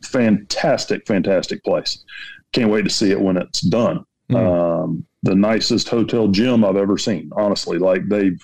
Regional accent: South Carolina, United States; I'm from South Carolina.

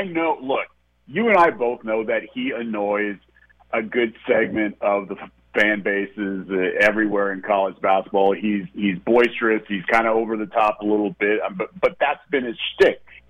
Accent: Portland, Oregon, United States; She's from my hometown of the Rose City, Portland, Oregon, a suburb of Portland.

